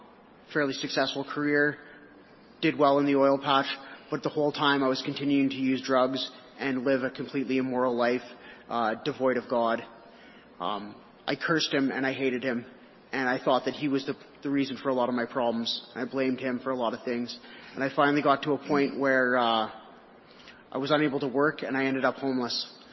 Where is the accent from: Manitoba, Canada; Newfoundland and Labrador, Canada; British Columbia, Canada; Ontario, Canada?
British Columbia, Canada; Fort St. John; I'm 36 years old. I was born and raised in Fort St. John, British Columbia.